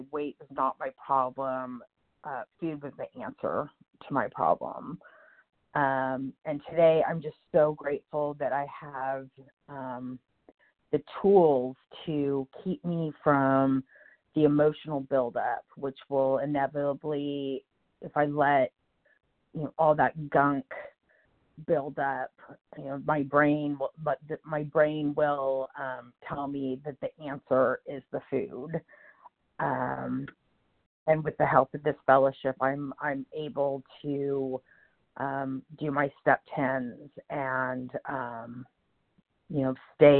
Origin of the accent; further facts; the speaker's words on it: San Francisco Bay Area, California, United States; I'm from the San Francisco Bay Area, California.